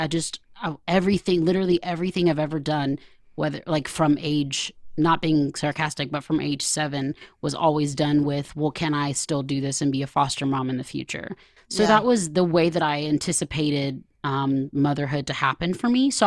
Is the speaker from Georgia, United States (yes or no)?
yes; Georgia, United States; accent: Georgia; we're from Georgia, so we're like, you know, my accent will show up here and there